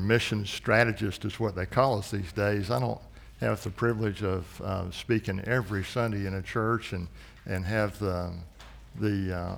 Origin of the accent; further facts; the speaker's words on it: Florida, United States; also born or lived in Texas; growing up in Florida, then spending 3 years in Texas at Southwestern, where the terrain is much like it is here, pine trees and flat.